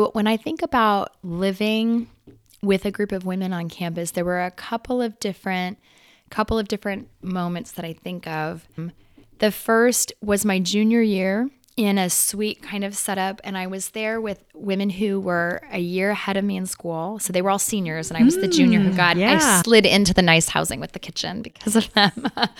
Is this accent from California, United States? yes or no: yes; California, United States; I had no idea that that was a sport growing up in the Bay Area.